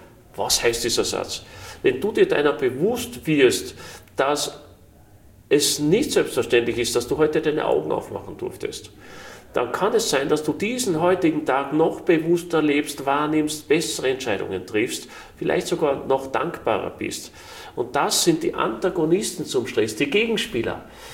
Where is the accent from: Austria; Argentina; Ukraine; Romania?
Austria; Salzburg; Ich war damals oben am Geisberg, da bei uns in Salzburg